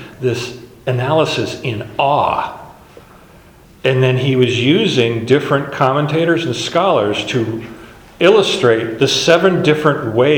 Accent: Alaska, United States; I grew up in Alaska. They have mountains. Okay, they have the real thing.

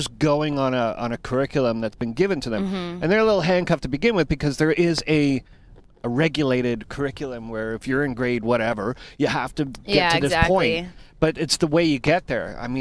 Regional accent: Canada; I traveled with Americans as a Canadian, and you notice the difference.

